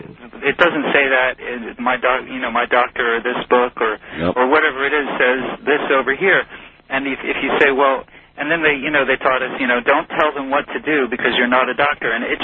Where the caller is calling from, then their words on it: Philadelphia, Pennsylvania, United States; From Philadelphia.